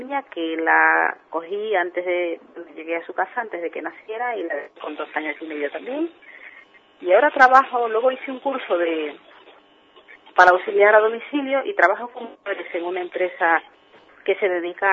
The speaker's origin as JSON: {"language": "Spanish", "region": "Esmeraldas", "country": "Ecuador", "tie": "born or raised there", "also_born_or_lived": "Manabí", "said": "Yo soy de la provincia de Manabí, pero me he criado en Esmeraldas. Me siento muy esmeraldeña, que es donde yo aprendí mis primeras letras y he vivido y me he criado"}